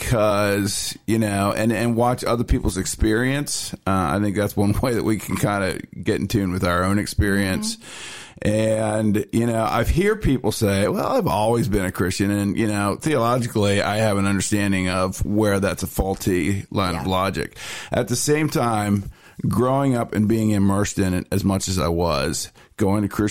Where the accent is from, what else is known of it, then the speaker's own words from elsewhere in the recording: Lancaster, Pennsylvania, United States; Originally, I'm from Lancaster, Pennsylvania. I grew up in a family of six.